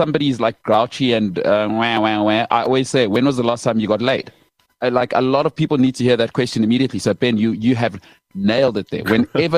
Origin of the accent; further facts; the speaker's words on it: Johannesburg, Gauteng, South Africa; I grew up in Joburg.